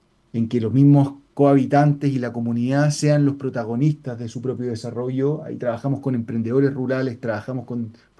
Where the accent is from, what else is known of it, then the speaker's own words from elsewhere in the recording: Santiago, Santiago Metropolitan Region, Chile; Yo, en particular, soy santiaguino, nacido y criado en la capital